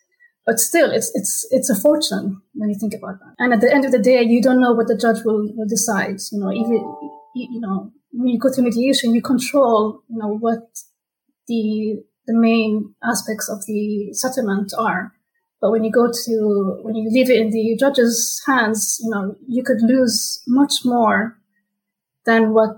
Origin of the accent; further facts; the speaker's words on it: London, United Kingdom; also born or lived in Los Angeles; my parents are living in London, and it just made more sense, you know. I mean, I grew up in London as well